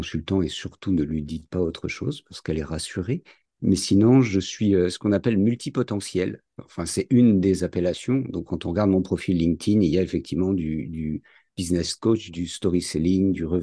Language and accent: French; Paris, Île-de-France, France; born there; now in Montpellier, France; Et j'ai 51 ans. Je vis donc dans le sud de Montpellier. Je suis franco-espagnol. Mais je suis né à Paris.